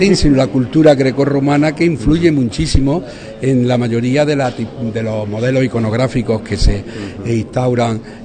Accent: Alcalá la Real, Andalusia, Spain; Yo soy de Alcalá la Real.

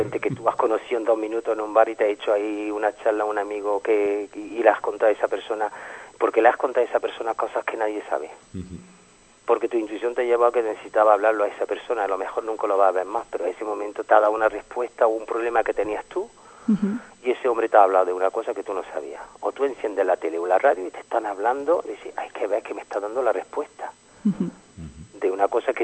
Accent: Paris, Île-de-France, France; Spanish is a second language; que vengo yo de París y que no se encuentra lo que tenéis vosotros

